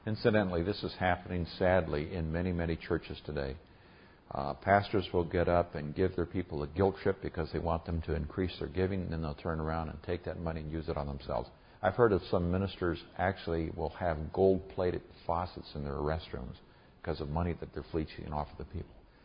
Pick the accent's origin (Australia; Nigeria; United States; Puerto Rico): Nigeria; When I grew up in Nigeria, West Africa, stories, you almost had to teach by stories or parables.